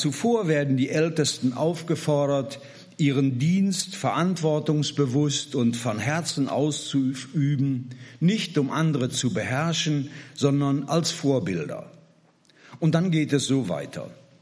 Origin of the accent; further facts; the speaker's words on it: Gelsenkirchen, North Rhine-Westphalia, Germany; Ich komme aus Gelsenkirchen-Buer, bin 71 Jahre alt, verheiratet, 3 Kinder, 5 Enkelkinder.